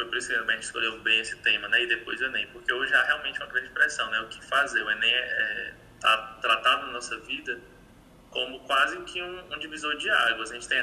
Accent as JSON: {"language": "Portuguese", "town": "Crateús", "region": "Ceará", "country": "Brazil", "tie": "born or raised there", "lives_now": "Fortaleza, Brazil", "said": "sou natural do Ceará, nunca cogitei morar fora do estado, né? Cogitei morar fora da minha cidade, inclusive moro fora dela, sou de Crateús e moro aqui em Fortaleza."}